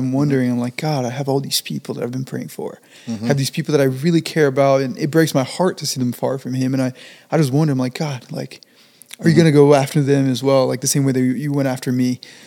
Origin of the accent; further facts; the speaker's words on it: New Jersey, United States; And I'm from New Jersey. I grew up there for half of my life. Almost I was there. And it's hard. Doing ministry in the Northeast is really challenging.